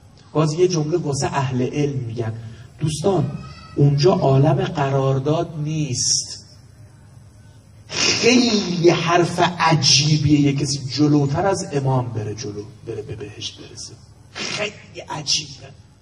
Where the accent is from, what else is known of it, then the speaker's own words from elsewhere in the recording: Ahvaz, Khuzestan, Iran; من بچه اهوازم